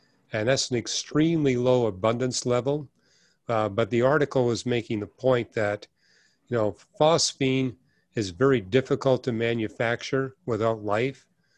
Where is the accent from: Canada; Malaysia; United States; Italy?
Canada; I was raised in Canada. My parents were poor, but the way the education system was set up in Canada, even though I was in a very poor family